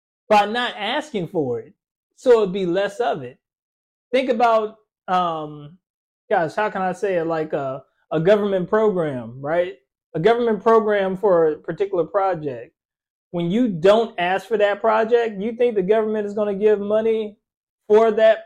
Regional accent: Austin, Texas, United States; And mind you, we came from Austin.

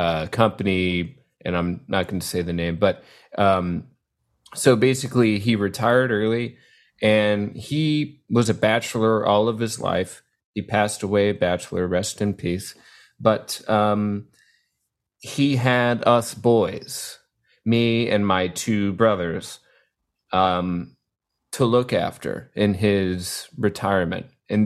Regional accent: Texas, United States; I grew up in Texas in a small, tiny farm town that Chris has been to and seen.

